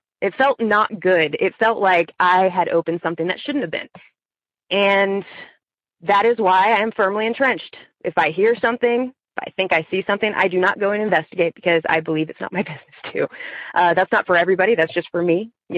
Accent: Maryland, United States; I just started listening to your show. I'm from Maryland.

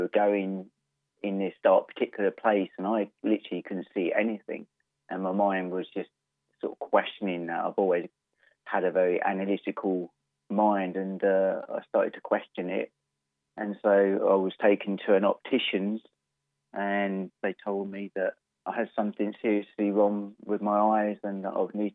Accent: East of England, United Kingdom; Well, I'm from Essex, just outside Southend. I live in a little village called Botsford.

